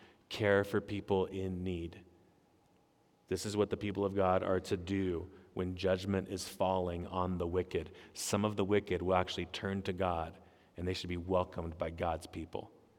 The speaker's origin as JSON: {"language": "English", "town": "Manteca", "region": "California", "country": "United States", "tie": "born or raised there", "also_born_or_lived": "Ripon, California", "said": "Where I grew up in Manteca, California, we celebrated every year the pumpkin festival."}